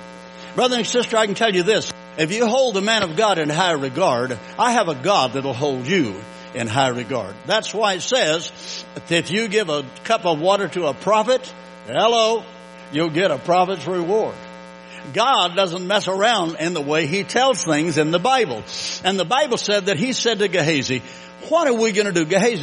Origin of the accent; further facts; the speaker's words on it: United States; I was raised in East Texas in New Mexico, and my dad, when I was 5 years old, built an adobe shack, 10 foot by 12 foot.